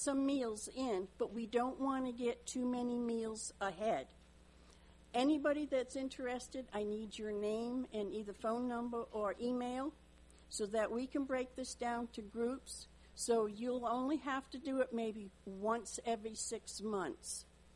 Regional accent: Rhode Island, United States; Yes, I'm from Rhode Island. We don't have any R's.

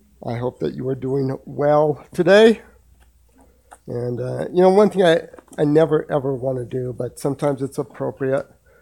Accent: Pueblo, Colorado, United States; now in Florida, United States; native of Colorado, okay? I am not from Florida. I currently live in Florida, okay?

